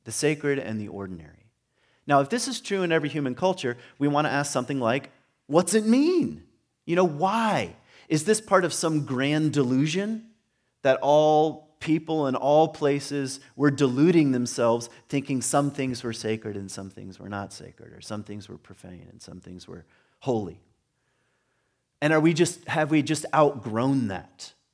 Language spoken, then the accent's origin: English; Lynchburg, Virginia, United States; Now, I went to a Baptist church growing up in Lynchburg, Virginia.